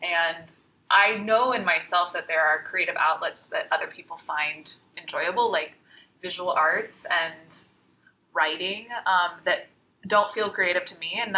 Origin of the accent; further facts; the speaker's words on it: Michigan, United States; And I grew up in Michigan, so, you know, it was a lot of, like, fort building in the basement.